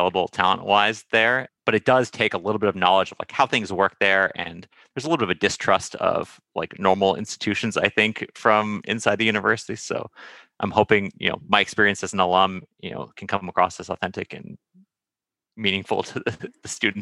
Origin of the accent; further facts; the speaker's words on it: Santa Monica, California, United States; I grew up in Santa Monica, so I kind of, you know, feel that distance a lot.